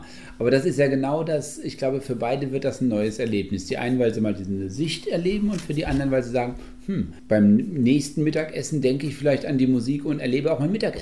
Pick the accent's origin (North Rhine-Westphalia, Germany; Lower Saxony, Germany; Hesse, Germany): North Rhine-Westphalia, Germany; Cologne; ich komme ja jetzt nochmal aus Köln